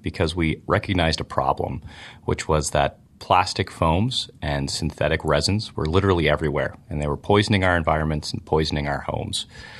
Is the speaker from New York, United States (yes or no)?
yes; New York, United States; I grew up actually on Eastern Long Island.